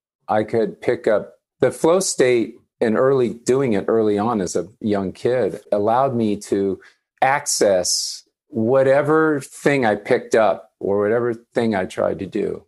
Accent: Hawaii, United States; born there; And then I moved to Hawaii. Back to Hawaii, I was born in Hawaii.

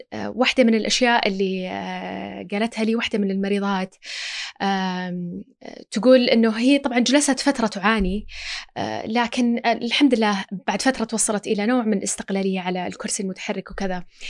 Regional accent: Saudi Arabia; محلياً عندنا في السعودية

